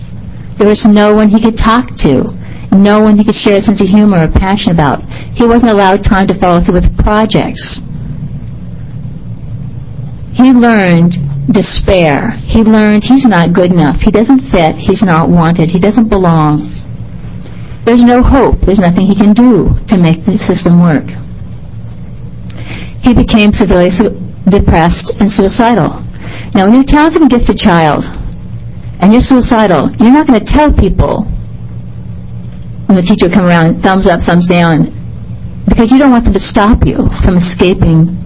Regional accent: Portland, Oregon, United States; I am from Portland, Oregon.

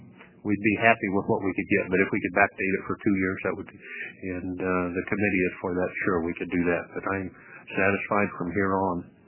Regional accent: Estacada, Oregon, United States; I'm from Estacada.

